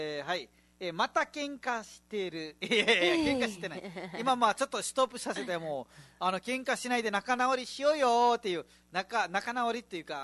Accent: Nepal; now in Japan; 最初ネパールから来たばっかりの時結構チャットパテ作ってたさ

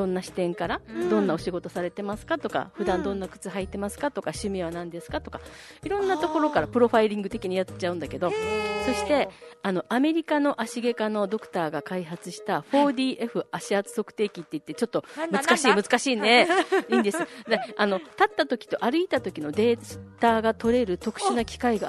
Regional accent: Naha, Okinawa, Japan; 私は今那覇市首里の出身なんですけど

